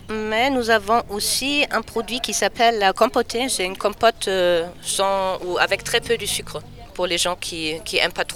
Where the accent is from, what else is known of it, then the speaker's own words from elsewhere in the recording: Germany; French is a second language; also born or lived in Alsace; now in France; Moi, je suis allemande. Ah, ça s'entend, hein?